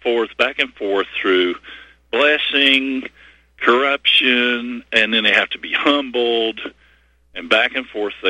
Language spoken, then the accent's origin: English; Bible Belt, United States; which I grew up in the Bible Belt with all the doom and gloom and late great planet Earth